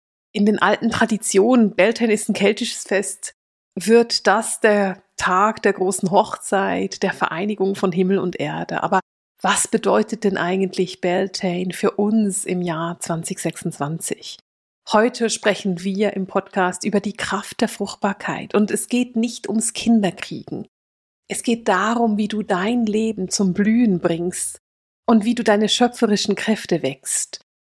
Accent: Switzerland; Bei uns in der Schweiz stellen die jungen Männer in den Dörfern die Maibäume auf für ihren Schwarm.

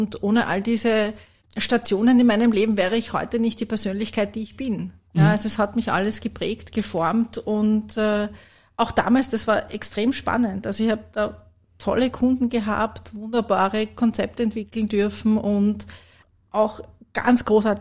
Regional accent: Vienna, Austria; ich bin eine Urwienerin. Ich bin geboren und aufgewachsen in Wien.

